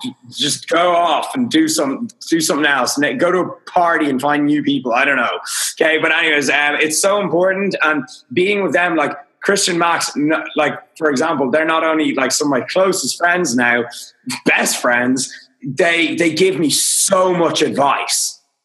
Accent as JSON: {"language": "English", "town": "Dublin", "region": "Leinster", "country": "Ireland", "said": "I'm Irish. I'm from Dublin. I live in Dublin."}